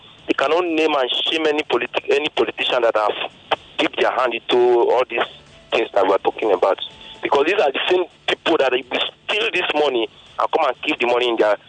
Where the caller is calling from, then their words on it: Ikorodu, Lagos, Nigeria; I'm calling from Ikorodu.